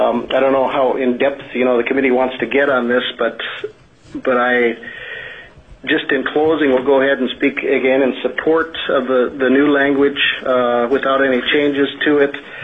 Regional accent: Sitka, Alaska, United States; I'm from Sitka

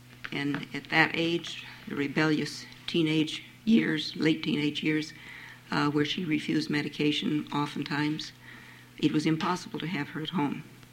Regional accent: Anchorage, Alaska, United States; I'm from Anchorage. I'm president of the Anchorage Alliance for the Mentally Ill

